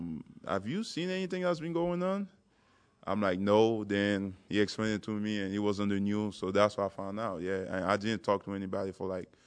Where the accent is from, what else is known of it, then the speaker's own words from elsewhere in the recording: Port-au-Prince, Ouest, Haiti; I was born and raised in Port-au-Prince.